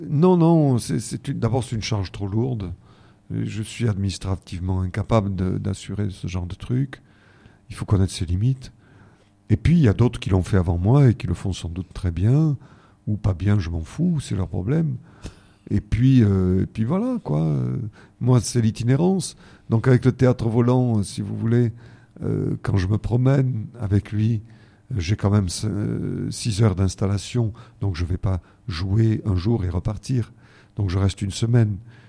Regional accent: Marseille, Provence-Alpes-Côte d'Azur, France; Parce que je suis marseillais et très attaché à la ville où ce corps-là est né.

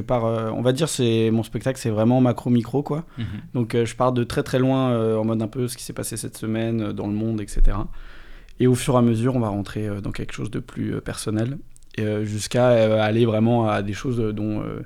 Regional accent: Ville-d'Avray, Île-de-France, France; Moi j'ai grandi dans un quartier extrêmement favorisé dans la banlieue de Versailles, ça s'appelle Ville d'Avray, c'est dans le 92 entre Paris et Versailles. C'est assez boisé

